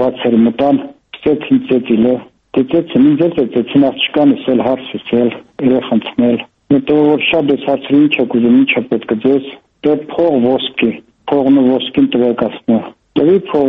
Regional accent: Georgia; Հա, Վրաստան եմ գիտեմ, ես հա, ես Վրաստան եմ մեծացել։

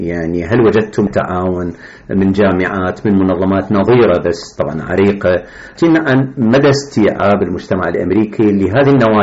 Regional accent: Iraq; حتى يمثلني كعراقي لاجئ.

